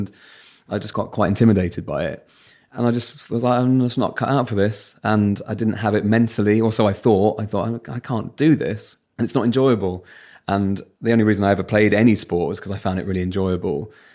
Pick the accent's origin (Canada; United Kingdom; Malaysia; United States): United Kingdom; England; accent: southern; But yeah, the accent thing, I couldn't sit here seriously and say that a very normal southern accent has held me back in any way because it hasn't.